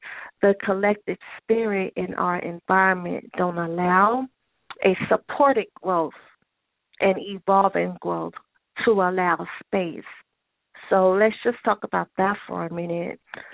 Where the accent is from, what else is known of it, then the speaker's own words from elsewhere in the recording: Oakland, California, United States; But I always like to say I am from Oakland, no doubt. I'm from Oakland.